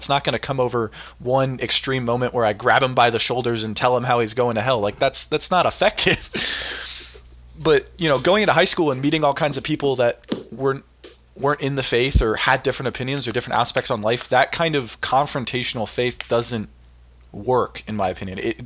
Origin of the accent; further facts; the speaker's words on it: Pennsylvania, United States; I grew up in Eastern Pennsylvania, west of Philadelphia, in kind of suburban, mixed rural area.